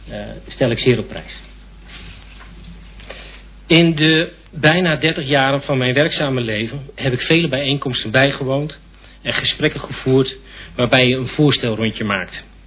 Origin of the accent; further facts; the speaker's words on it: Ter Apel, Groningen, Netherlands; now in Kropswolde, Netherlands; geboren en getogen in Ter Apel en burgemeester van Westerwolde. Ik woon samen met mijn vriend Jan nu nog in Kropswolde